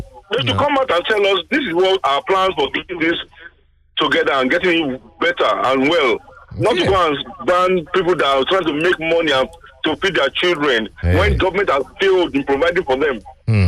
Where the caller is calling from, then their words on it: Lagos, Nigeria; I'm calling from Lagos.